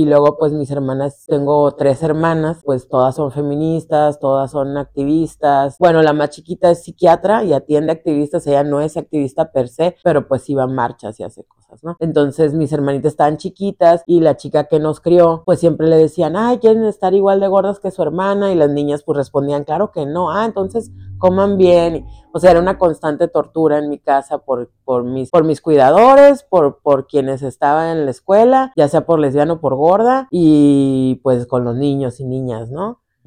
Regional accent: Tijuana, Baja California, Mexico; also born or lived in Barcelona, Spain; Nací en España, en Barcelona, España, por un accidente. Mi mamá y mi papá estaban estudiando allá, mi mamá es de Guadalajara, mi papá era de aquí de Tijuana, nacido en Tijuana

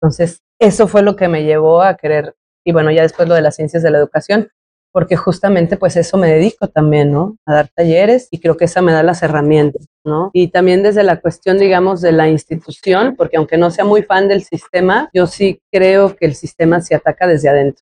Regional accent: San Luis Potosí, Mexico; born there; Yo nací en San Luis Potosí, en el barrio de San Miguelito, como dice la canción. Y la verdad es que tuve una infancia bastante relajada.

